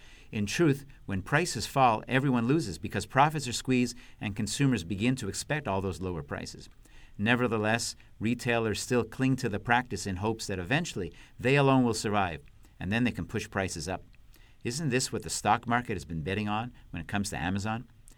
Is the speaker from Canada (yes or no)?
yes; Canada; now in United States; And actually, I'm a Canadian myself, and so ice hockey is in my DNA.